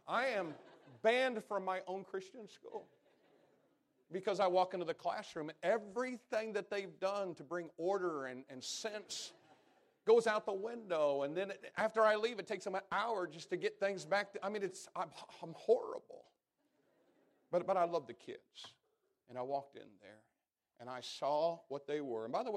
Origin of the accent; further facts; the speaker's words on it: Jasonville, Indiana, United States; I'm from Jasonville, Indiana.